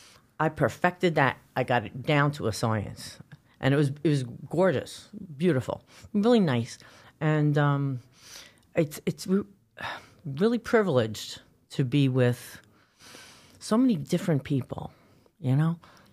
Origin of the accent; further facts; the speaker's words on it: New York City, New York, United States; I was born in Greenwich Village.